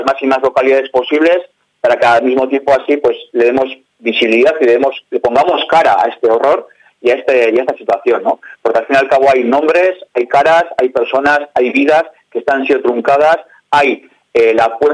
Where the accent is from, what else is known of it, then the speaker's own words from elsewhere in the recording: Guernica, Basque Country, Spain; porque somos del pueblo de Guernica